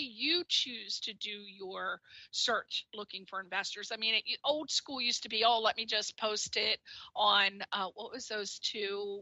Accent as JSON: {"language": "English", "region": "East Coast", "country": "United States", "said": "That's the way I was raised. I'm from the East Coast. And people on the East Coast, we go out of our way to make sure people are okay."}